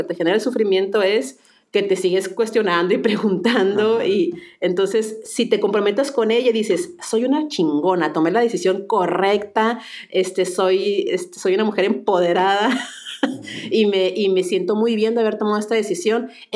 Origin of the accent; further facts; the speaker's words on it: Mexicali, Baja California, Mexico; now in Monterrey, Mexico; cuando me mudé de mi casa donde crecí en Mexicali para irme a Monterrey a estudiar